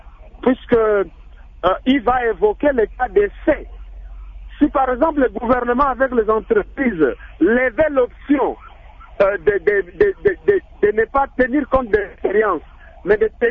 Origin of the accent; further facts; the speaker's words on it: Republic of the Congo; ces expatriés qui viennent arracher les emplois chez nous en République du Congo